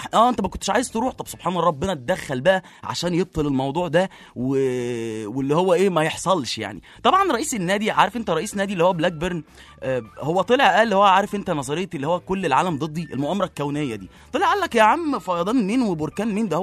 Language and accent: Arabic; Egypt; احنا ككوره مصري